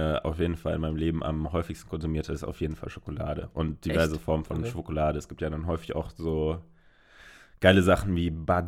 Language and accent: German; Karlsruhe, Baden-Württemberg, Germany; Die Eisdiele in meiner Heimat, in Karlsruhe bei mir um die Ecke